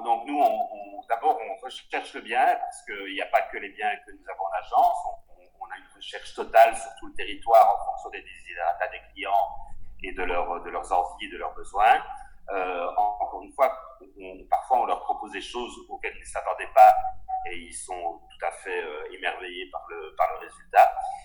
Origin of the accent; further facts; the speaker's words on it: Belgium; accent: Belgian; C'est mon accent belge peut-être.